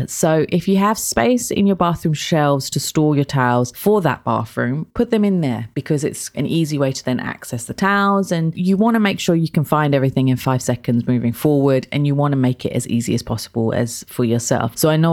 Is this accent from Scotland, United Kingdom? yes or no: no; London, United Kingdom; also born or lived in Kent; I'm from London, like from Kent as well.